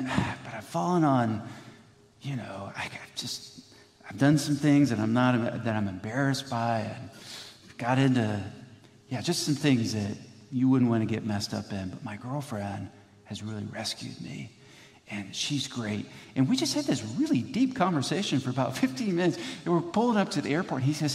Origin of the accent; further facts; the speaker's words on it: Wapakoneta, Ohio, United States; growing up in Ohio, Wapakoneta, hometown of Neil Armstrong